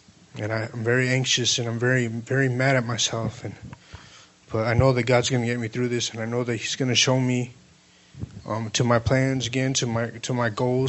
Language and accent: English; Bradenton, Florida, United States; also born or lived in Palmetto; And, you know, I grew up right here in Bradenton, in Palmetto.